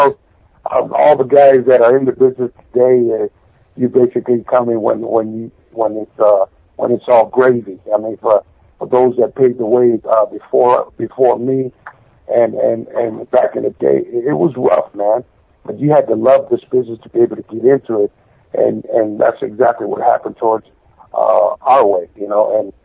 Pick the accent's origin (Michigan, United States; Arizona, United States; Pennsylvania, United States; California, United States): California, United States; San Francisco; my hometown of San Francisco, California, the Cow Palace. I was born and raised out towards that way, so it was always a big deal for me to go back home and perform in front of my friends